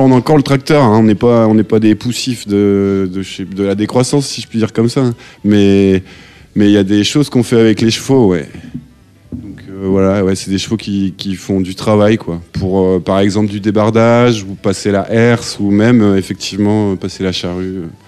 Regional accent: Comines, Wallonia, Belgium; now in France; je viens de Comines, à côté de Lille, mais en Belgique. Et là j'habite en Limousin, dans une ferme

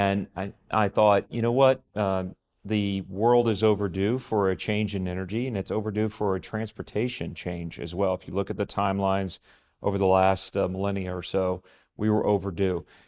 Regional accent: Texas, United States; I grew up in Texas, where, of course, oil and gas is king.

